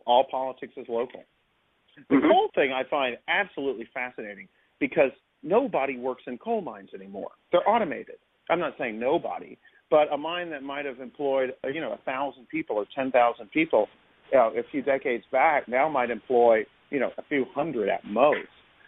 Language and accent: English; Louisiana, United States; born there; I don't know enough about Louisiana politics, even though I was born right outside New Orleans.